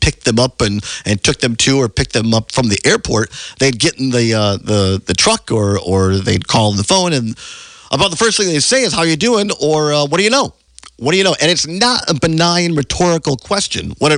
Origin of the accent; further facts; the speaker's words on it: Richland Center, Wisconsin, United States; For those of you who don't know, yes, I grew up in Richland Center and spent a long time in politics